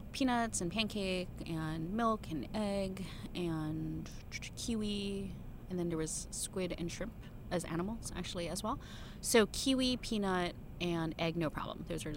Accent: United States; So she is Chinese Australian and now here, and I'm Chinese American. We learned to read and write Chinese very early on. And obviously we both now know English.

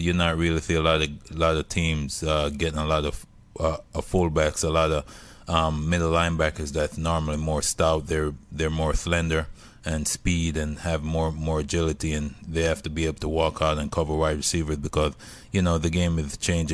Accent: Jamaica; I'm from Jamaica, right?

